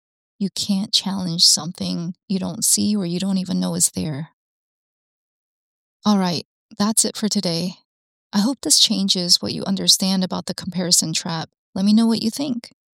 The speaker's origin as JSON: {"language": "English", "region": "Alabama", "country": "United States", "tie": "born or raised there", "said": "I already told you I grew up Korean in Alabama. No one looked like me."}